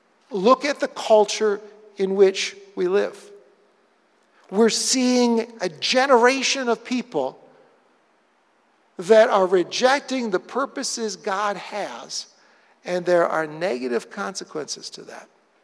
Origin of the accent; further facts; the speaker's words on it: Rochester, New York, United States; If you've ever remember hearing about Love Canal over in Buffalo, I'm from the Rochester area.